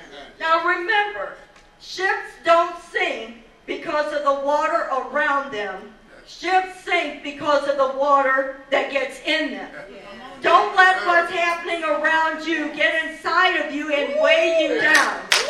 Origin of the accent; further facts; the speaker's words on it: Missouri, United States; I should know. I'm from Missouri. And I'm stubborn.